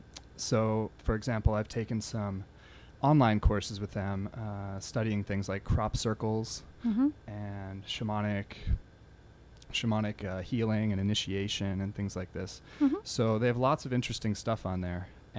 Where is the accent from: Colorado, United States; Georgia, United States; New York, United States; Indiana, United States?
New York, United States; Ghent; I'm from Ghent, New York. I grew up on Gallagher Stud Farm, which is right off of 9H near Kinderhook. So I'm from this area